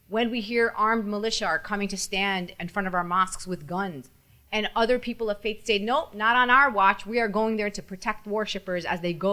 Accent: United States; And I think the most important thing for me as an American Muslim is for people not to separate Islamophobia into or make it one thing.

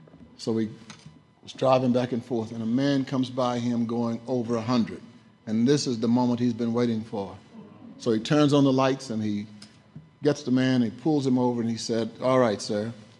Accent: Texas, United States; Yeah, I'm from Texas.

